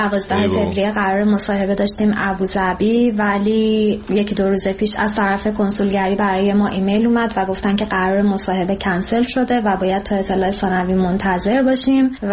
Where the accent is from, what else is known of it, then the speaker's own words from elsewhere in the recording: Iran; born there; اینم جبر جغرافیاییه که ما تو ایران به دنیا اومدیم و به جرم ایرانی بودن از خیلی چیزا باید محروم باشیم.